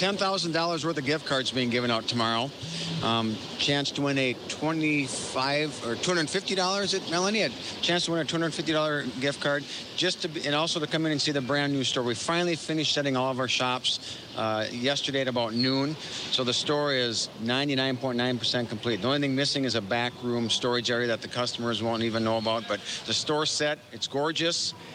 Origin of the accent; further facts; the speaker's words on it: Willmar, Minnesota, United States; That's correct, Bill. Wilmer, Minnesota is my hometown.